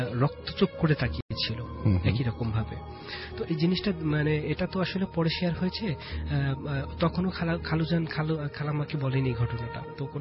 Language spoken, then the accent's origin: Bangla; Mirpur, Dhaka Division, Bangladesh; আমি মিরপুর থেকে এসেছি।